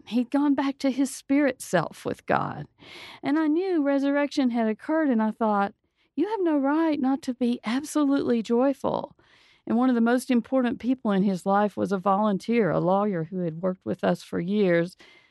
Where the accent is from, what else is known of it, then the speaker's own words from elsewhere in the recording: Alabama, United States; I grew up in Alabama, and you see dogwood trees